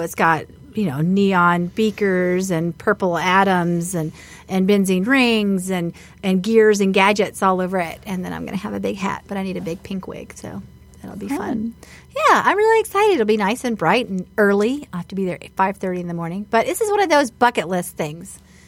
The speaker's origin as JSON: {"language": "English", "town": "Mobile", "region": "Alabama", "country": "United States", "tie": "born or raised there", "said": "And I grew up in Mardi Gras, you know, so we would get... On Joe Kane Day, we would have homemade floats that we would get on and throw things off."}